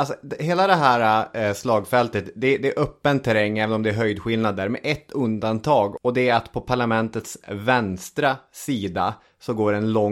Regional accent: Arvidsjaur, Norrbotten County, Sweden; jag växte upp i Arvidsjaur, det vet många som lyssnar. Och i Arvidsjaur så växer man ju upp i skuggan av regementet på något sätt.

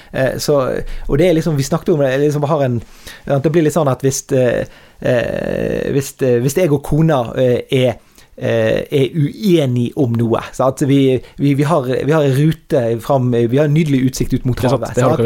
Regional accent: Vestland, Norway; jeg kommer ned fra Strilalandet her

